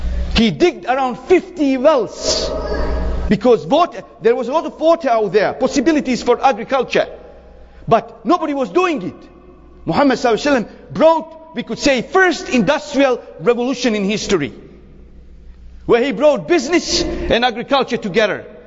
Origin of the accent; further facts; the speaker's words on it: Bosnia & Herzegovina; now in Canada; I love Bosnia, but I'm Bosnian in memory. I'm more Canadian.